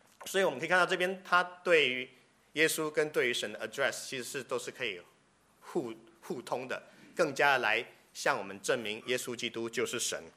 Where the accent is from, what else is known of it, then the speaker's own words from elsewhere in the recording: Taiwan; 可能我从台湾来比较有这种感觉，因为台湾本身就是一个充满异教色彩 的地方